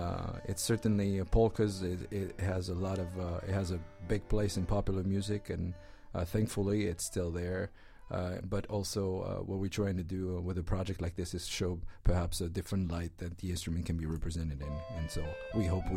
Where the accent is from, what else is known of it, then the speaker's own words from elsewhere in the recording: France; I grew up in France, so in Europe, the accordion is really popular, and especially in France.